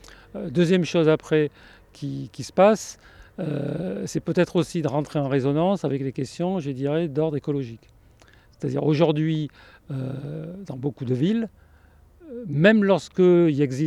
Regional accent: Rouen, Normandy, France; Moi, c'est mon cas, je suis de Rouen

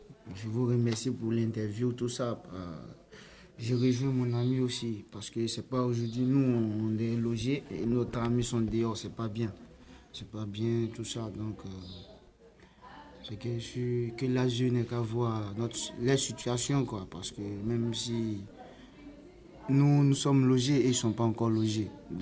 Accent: Yopougon, Abidjan, Côte d’Ivoire; Je viens de la Côte d'Ivoire.

